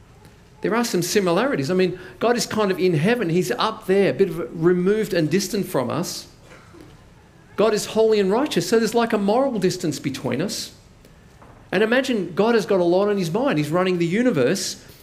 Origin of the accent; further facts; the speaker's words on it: New South Wales, Australia; I grew up in New South Wales. Now for me, as a kid, that meant playing rugby league.